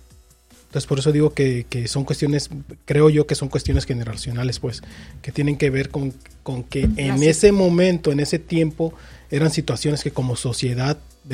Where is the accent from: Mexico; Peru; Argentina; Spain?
Mexico; Y aquí para quienes somos, o sea, mexicanos, pues sobre todo.